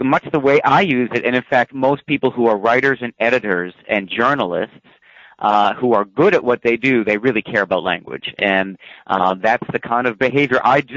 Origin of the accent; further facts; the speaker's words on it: United States; accent: American English; In other words, you and I have a dialect that would be broadly called American English